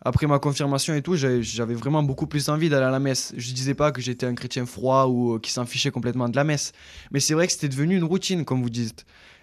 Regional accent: Italy; moi, je suis italien et on avait l'habitude de passer le Noël à Rome, chez mes grands-parents

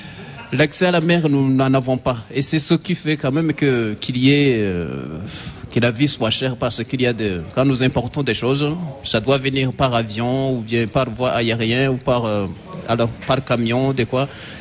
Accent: Burundi; je me préparais à des assemblées comme chez nous au Burundi.

